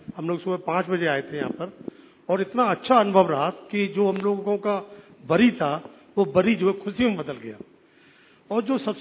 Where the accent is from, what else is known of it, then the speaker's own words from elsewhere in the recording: Faridabad, Haryana, India; और मैं फरीदाबाद हरियाणा से आया हूं।